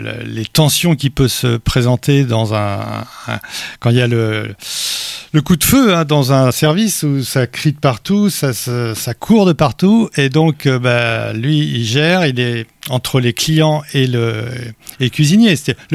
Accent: Trélévern, Brittany, France; Donc je viens de ma Bretagne plus profonde, encore plus, c'est plus à

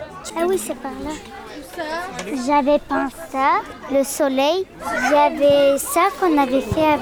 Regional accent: Afghanistan; j'ai 12 ans, je viens d'Afghanistan.

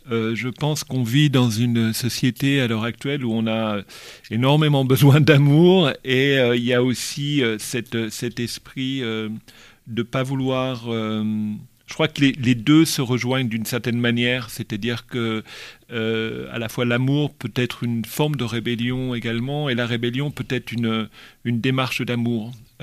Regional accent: France; moved away; Oui, alors moi je suis français d'origine, mais j'ai quitté la France depuis tellement longtemps.

